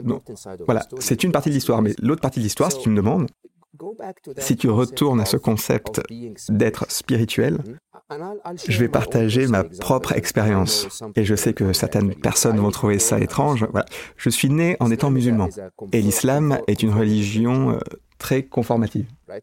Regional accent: Egypt; en grandissant en Égypte

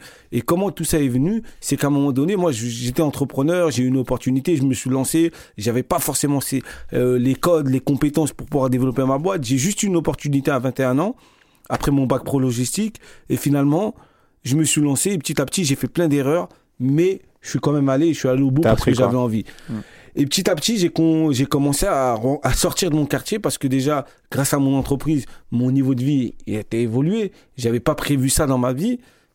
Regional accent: France; Nous, on est nés en France

